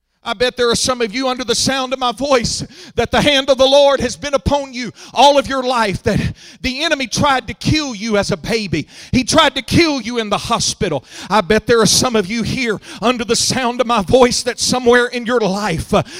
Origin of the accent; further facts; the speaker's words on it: Houston, Texas, United States; Now, I'm from Houston, Texas, so you're going to have to pardon me a little bit, but he's about your turf.